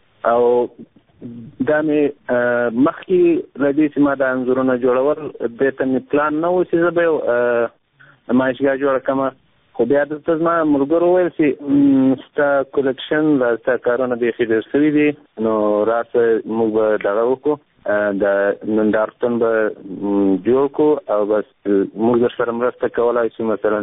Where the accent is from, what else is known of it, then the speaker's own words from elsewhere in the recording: Afghanistan; زه یو افغان یم